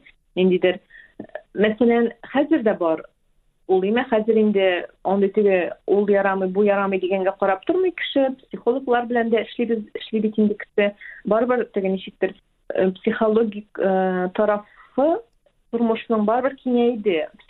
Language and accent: Tatar; Kukmor, Tatarstan, Russia; безнең Кукмар аякларында бик нык шәл бәйләү бик популяр иде. Шәл бәйләүчеләр бик атаклы шәл бәйләүчеләр безнең яклардан чыккан.